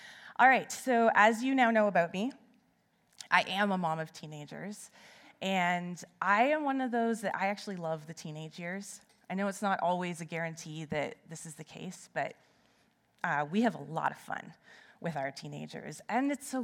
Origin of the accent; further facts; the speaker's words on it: Toronto, Ontario, Canada; moved away as an adult; now in British Columbia, Canada; we came here from Toronto 9 years ago, and it was actually, we originally came over to BC so that my husband could go to school, and we were going to go home after a couple years.